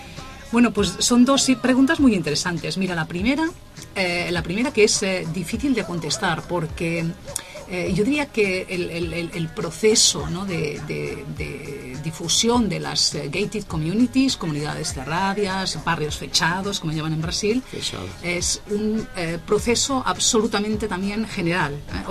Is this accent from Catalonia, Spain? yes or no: yes; Lleida, Catalonia, Spain; vengo de Lleida, que es una ciudad media, intermedia catalana y española, situada a unos 150 kilómetros de Barcelona.